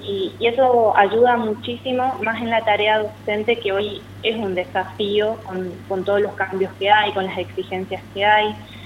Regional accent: Chaco, Argentina; moved away as an adult; now in Misiones, Argentina; Yo soy de Chaco, pero en el 2007 vine a Misiones a estudiar genética

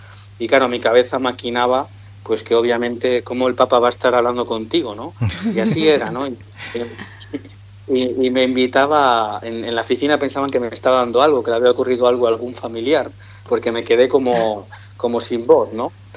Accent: Spain; now in Italy; yo, como habéis dicho, soy español, pero vivo en Italia

